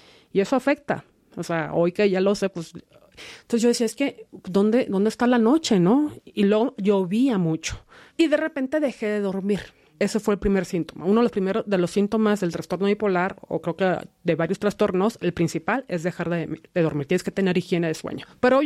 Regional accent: Mexicali, Baja California, Mexico; Soy hija única. Yo crecí en Mexicali, y como bien saben, pues pueblo chico, infierno grande

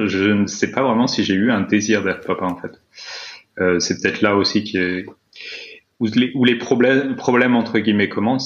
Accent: France; now in Austria; ça fait plus de 10 ans que je suis parti de France, en fait. Donc, je suis un expatrié.

